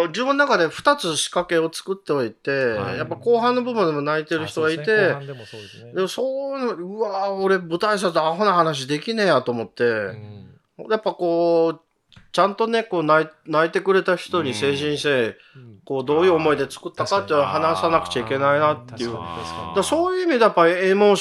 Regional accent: Kansai, Japan; やっぱ関西人としてね

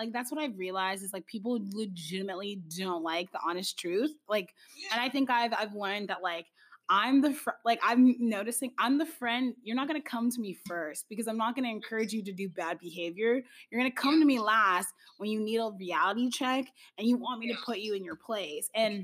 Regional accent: Atlanta, Georgia, United States; Like, I came from Atlanta, so there's always food I could eat.

